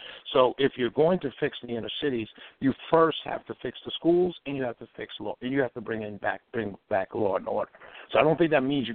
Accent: Harlem, New York, United States; back in the 70s, I'm from Harlem. I was young, obviously, but back in the 70s when heroin hit Harlem

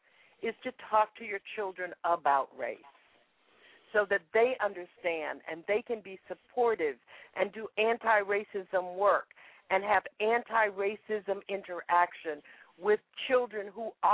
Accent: the South, United States; I grew up in the Jim Crow South. I went to segregated schools. I spent 3 years at MIT being the only black student.

